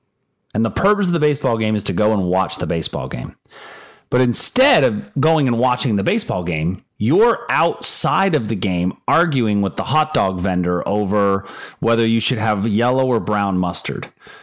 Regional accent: Pittsburgh, Pennsylvania, United States; I'm from Pittsburgh. When I grew up, he was the bishop, right? Growing up as a kid, he was the bishop.

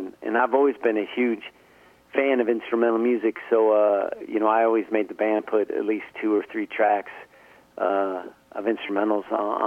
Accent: Reno, Nevada, United States; now in Portland, United States; Well, you know, I grew up in Reno, and then I think I was 27. I was just kind of a failed musician, and I'd written novels, but just for myself. And then I moved to Portland, Oregon.

